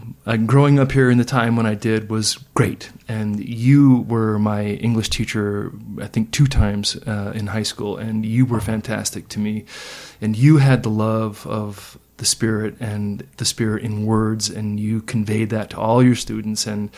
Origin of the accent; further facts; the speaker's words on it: Bozeman, Montana, United States; I'm from Bozeman. I love Bozeman. I will stay in Bozeman and die in Bozeman, most likely.